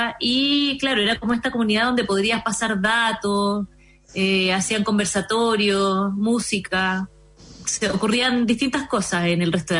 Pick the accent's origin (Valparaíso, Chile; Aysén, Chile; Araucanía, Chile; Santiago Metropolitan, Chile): Santiago Metropolitan, Chile; El Arrayán; born there; Bueno, nosotros, claro, nacimos en el Arrayán. Teníamos una casa con patio, frutales, distintas árboles